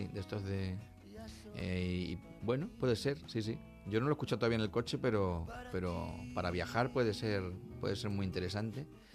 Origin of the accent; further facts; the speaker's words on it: Extremadura, Spain; ahora en mi tierra, en Extremadura, en Cáceres